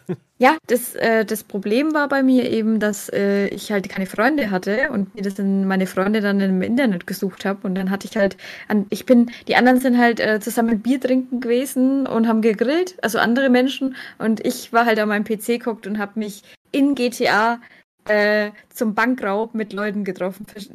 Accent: Bavaria, Germany; Ich komme aus Franken und genau, ich werde 27 Jahre alt im August.

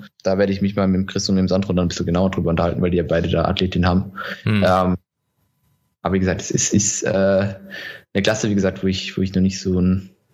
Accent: Hockenheim, Baden-Württemberg, Germany; auch in Hockenheim. Sehr gut, der mein Heimatort ist.

